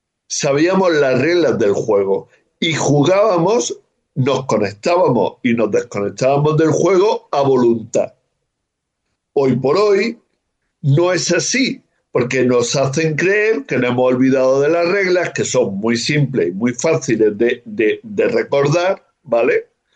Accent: Loja, Andalusia, Spain; Había un hombre muy, muy querido por mí en Loja, en mi pueblo

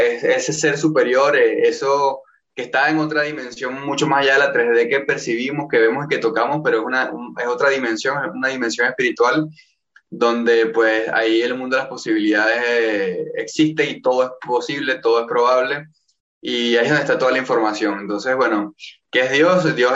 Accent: Venezuela; iba a la iglesia cristiana en mi país, Venezuela

